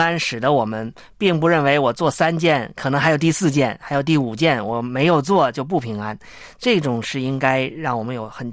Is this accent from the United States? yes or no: no; China; 其实我们中国人呢是非常尊重文字的